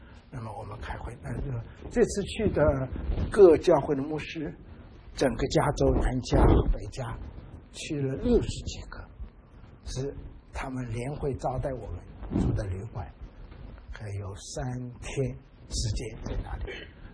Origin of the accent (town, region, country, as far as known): China